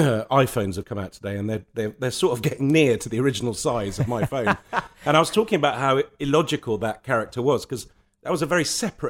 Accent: Lebanon; that came from growing up in Lebanon and from going to a boarding school where you were told what size your tie had to be.

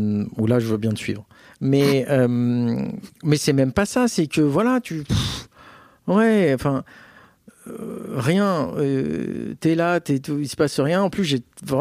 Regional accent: Rome, Lazio, Italy; French is a second language; now in Milan, Italy; Milan, même si je m'y éclate, c'est quand même une ville qui qui me fait honte parce que je suis de Rome, tu vois

